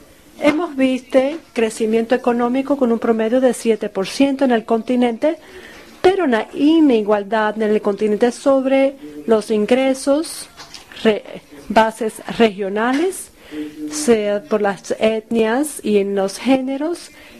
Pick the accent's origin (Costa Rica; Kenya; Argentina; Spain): Kenya; Yo vengo de Kenia.